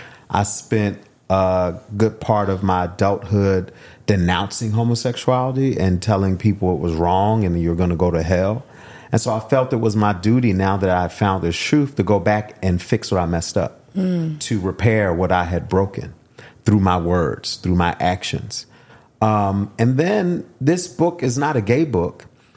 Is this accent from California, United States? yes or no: no; Philadelphia, Pennsylvania, United States; Growing up in Philly, in the hood, sweet, queer, feminine, you know, all the things, but then black in Philadelphia as well.